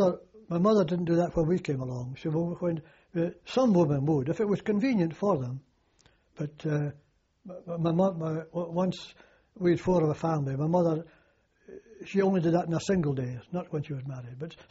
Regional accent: Buckie, Scotland, United Kingdom; In my hometown of Bucky, you see, you buy your nets, your ropes, your buoys. It was all bought locally.

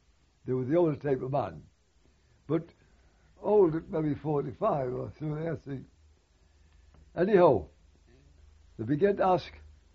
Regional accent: Australia; We are wearing a British uniform, all the Australians.

